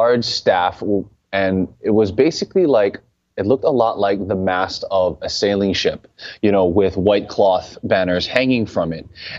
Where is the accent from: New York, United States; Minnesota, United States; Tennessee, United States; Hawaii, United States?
Hawaii, United States; Honolulu; prior to moving here, you know, I grew up in the Honolulu punk scene, and I was like a junior in high school when 9/11 happened